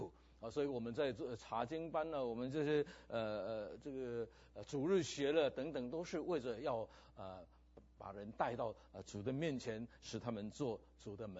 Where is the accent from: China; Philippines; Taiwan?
Philippines; first language Min Nan; 我是菲律宾华侨。我们在菲律宾的时候，我们是在菲律宾土生土长的，我跟师母都是啊、在菲律宾土生土长的。在菲律宾的时候，我们语言讲的比较乱哈、基本上在家里是讲闽南话啊、跟台湾话有点相似，但是不完全一样。